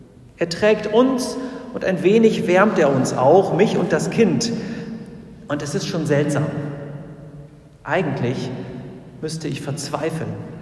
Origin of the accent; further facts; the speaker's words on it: Ukraine; Ich freue mich immer, wenn ich Schätzdrück, ein Weihnachtslied aus meiner Heimat höre.